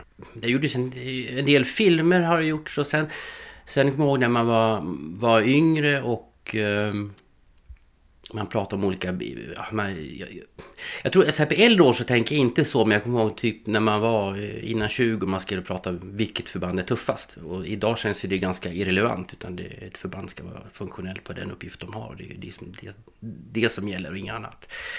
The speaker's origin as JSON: {"language": "Swedish", "town": "Västerås", "region": "Västmanland County", "country": "Sweden", "tie": "born or raised there", "moved": "as an adult", "lives_now": "France", "said": "Jag är född och uppväxt i Västerås fram till 24 års ålder. Där jag tog en enkel biljett till Paris 1994."}